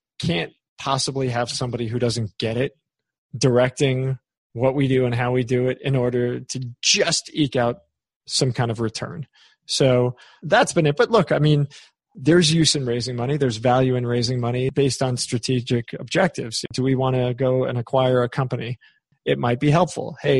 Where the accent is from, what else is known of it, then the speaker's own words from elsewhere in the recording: New York, United States; Look, I'm from New York.